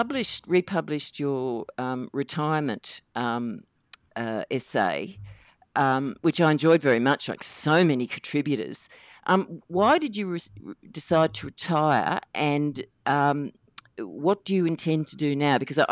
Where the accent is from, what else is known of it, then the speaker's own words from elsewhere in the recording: Queensland, Australia; for me as a Queenslander, where the Greens struggled for so many years just to get one Green senator